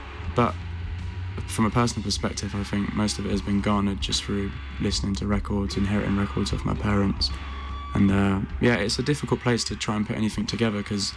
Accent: Stevenage, East of England, United Kingdom; we kind of exist in this weird little vacuum where we're from Stevenage, but we don't really play in Stevenage.

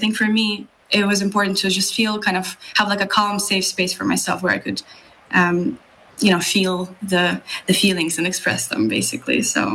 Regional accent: Moscow, Russia; moved away as an adult; now in Canada; I was born and raised in Moscow, and then I studied there, and then I moved to Canada.

